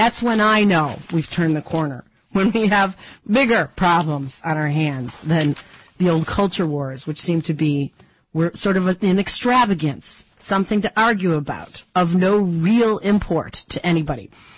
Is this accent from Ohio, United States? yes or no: no; Detroit, Michigan, United States; The XYZ, a legendary talk station right here in my hometown of Detroit.